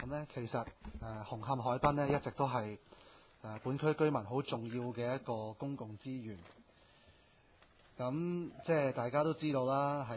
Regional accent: Hong Kong; 既然解放军是拿了一些我们香港人的地方去做他们的军事码头，

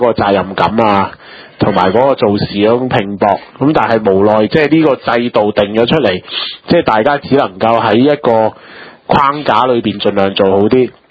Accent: Guangdong, China; 咁我哋广东人有句

